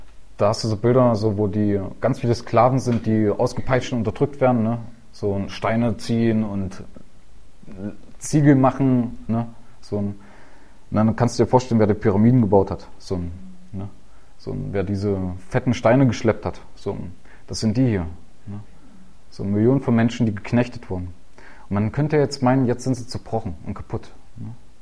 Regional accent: East Germany, Germany; ich bin im Osten groß geworden.

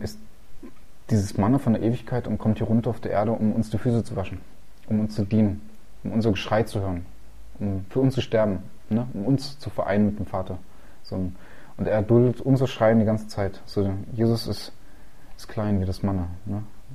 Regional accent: Germany; Ich bin Deutscher.

